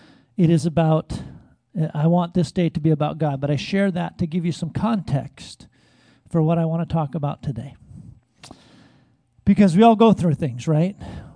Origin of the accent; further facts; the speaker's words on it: Seattle, Washington, United States; As I mentioned, I'm from the Seattle area. I live just south of Seattle.